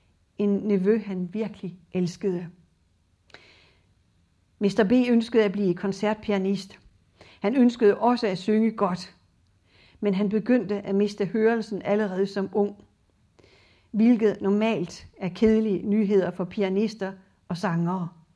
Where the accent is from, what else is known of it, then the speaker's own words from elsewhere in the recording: North Denmark Region, Denmark; Og de passer godt på os vestjyder. thyboer, som en også, hvor jeg kommer fra.